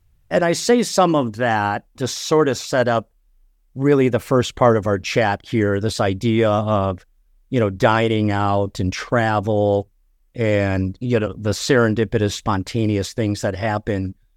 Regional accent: Boulder, Colorado, United States; hey, we're from Boulder, we're going home tomorrow.

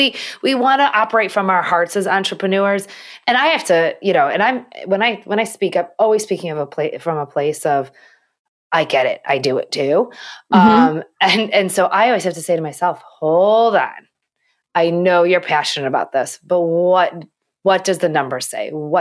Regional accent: Midwest, United States; So I'm from the Midwest

